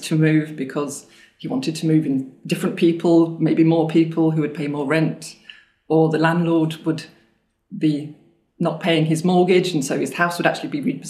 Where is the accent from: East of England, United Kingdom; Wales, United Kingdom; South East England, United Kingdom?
East of England, United Kingdom; moved away as an adult; Well, I grew up in Essex and I moved to Leeds to come to university.